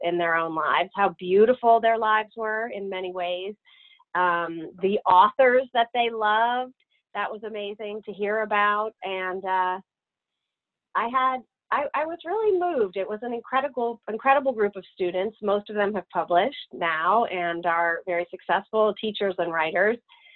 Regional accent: New York, United States; I mean, I grew up in New York. My family's from Savannah, Georgia, from the South, but not the Appalachian South.

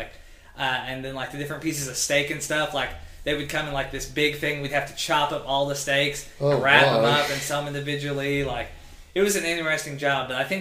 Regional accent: Illinois, United States; I've been a butcher's assistant at a small grocery store in my hometown in Southern Illinois.

